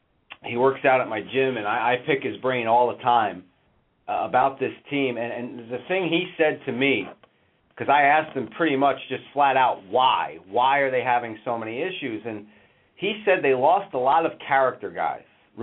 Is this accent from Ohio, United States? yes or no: no; New Jersey, United States; You know, the Devils were the Colorado Rockies when I was growing up in New Jersey.